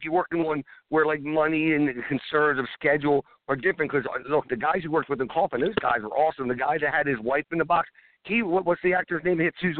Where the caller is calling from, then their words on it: Baltimore, Maryland, United States; I'm calling from Baltimore, Maryland.